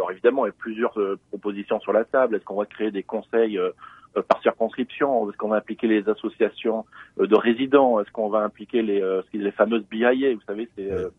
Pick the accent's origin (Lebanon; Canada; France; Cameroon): Canada; first language English; French is a second language; Je suis un Canadien anglophone et un Français, voilà. Donc voilà. Je suis un Français-Canadien, mais je ne suis pas un Canadien-Français.